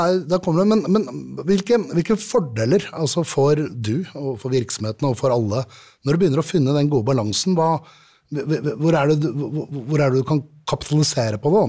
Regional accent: Rørvik, Trøndelag, Norway; Rørvik er jo mitt sted, så da, jeg tåler det her.

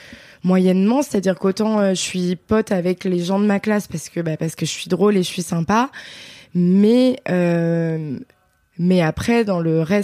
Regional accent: Auvergne-Rhône-Alpes, France; J'ai grandi dans le Beaujolais, un petit village à côté de Villefranche-sur-Saône.

